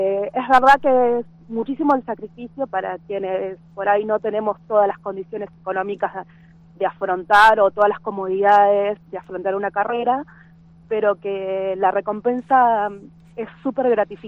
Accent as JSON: {"language": "Spanish", "town": "General Roca", "region": "Río Negro", "country": "Argentina", "tie": "born or raised there", "said": "Yo soy de Barrio Nuevo, de General Roca, que es uno de los barrios más populares de Roca, con muchísimas carencias"}